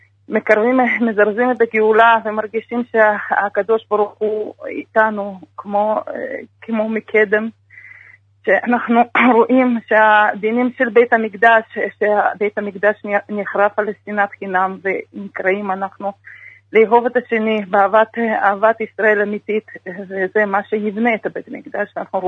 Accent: Russia; now in Israel; ואני אשכנזיה, אני חוזרת בתשובה, אני מרוסיה.

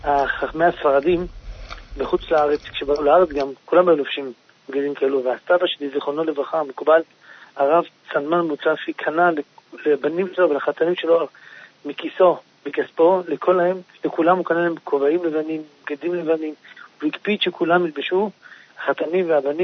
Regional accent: Jerusalem, Jerusalem District, Israel; אני לא נולדתי בקריאת צאנז, נולדתי בחוב מנחם בירושלים, אבל את רוב ילדותי עברתי את זה בקריאת צאנז מגיל 5, הייתי בקריאת צאנז, עד כמובן עד החתונה

